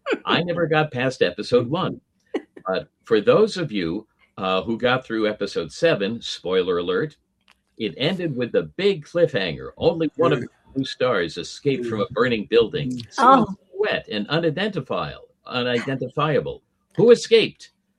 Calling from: Los Angeles, California, United States; Tonight, I'm in Los Angeles, California.

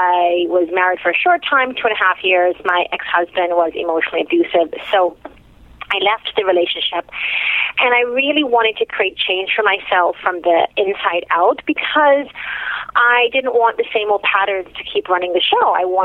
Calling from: Toronto, Ontario, Canada

